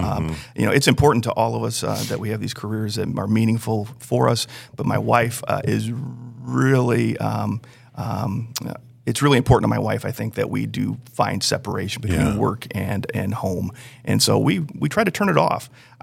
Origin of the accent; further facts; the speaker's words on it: Gary, Indiana, United States; You know, I was a young kid. I grew up in Gary, Indiana. And so as a child of a working class family, college was important to my family.